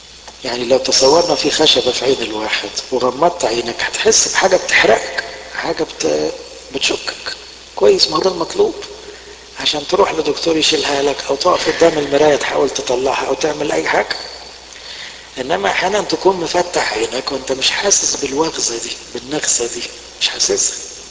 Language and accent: Arabic; Egypt; كان عندنا في مصر شعار اسمه إيه؟ انظر حولك.